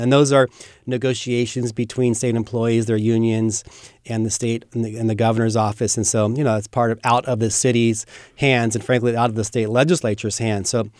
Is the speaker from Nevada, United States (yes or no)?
no; Sacramento, California, United States; This is my hometown where my kids are, you know, freshmen in high school, where, you know, I care about the future and the safety of our city. And so we want to make sure that we continue to push Sacramento forward.